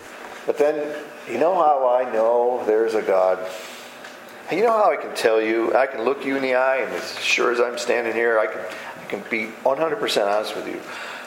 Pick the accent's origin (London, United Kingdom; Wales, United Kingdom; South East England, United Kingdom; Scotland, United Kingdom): Scotland, United Kingdom; Maybe it's because I'm a Scotsman, but we're frugal.